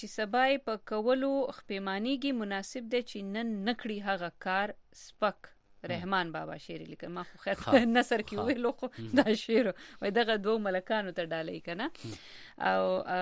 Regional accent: Laghman, Afghanistan; born there; افغانستان لغمان ولایت نه زه په افغانستان کې پیدا شوم او تر اوسه مې پاکستان نه دلیدلې

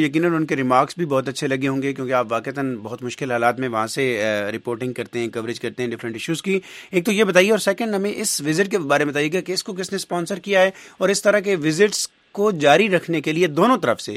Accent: Islamabad, Islamabad Capital Territory, Pakistan; میں خود اسلام آباد سے ہوں

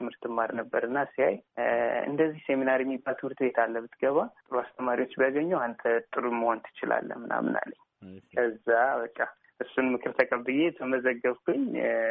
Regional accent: Debre Birhan, Amhara, Ethiopia; born there; እኔ የተወለድኩት ደብረ ብርሃን ውስጥ ነው።

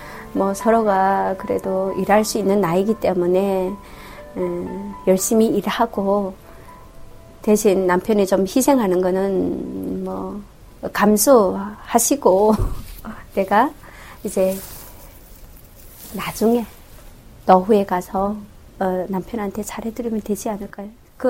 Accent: North Korea; 나도 북한 사람이지만

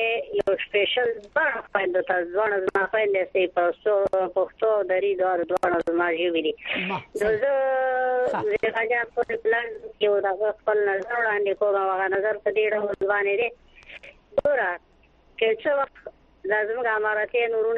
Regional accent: Afghanistan; موږ خو افغانان یو الحمدلله د یوې کلمې د لاندې ژوند کوو

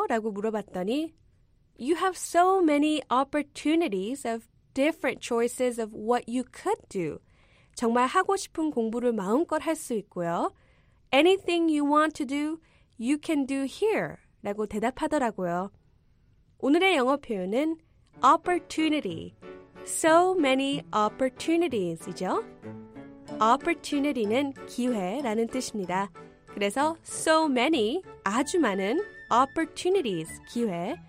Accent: United States; 미국에서 자란 제가 봐도 미국은 역시 기회의 땅이라는 생각이 듭니다.

